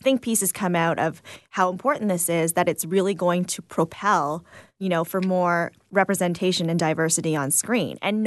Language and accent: English; Whitby, Ontario, Canada; Like I grew up in a predominantly white town. I grew up in Whitby and everyone around me was white.